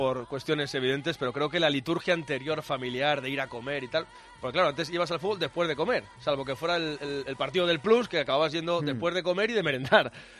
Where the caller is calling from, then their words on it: Cádiz, Andalusia, Spain; Soy aficionado del Cádiz y de Cádiz.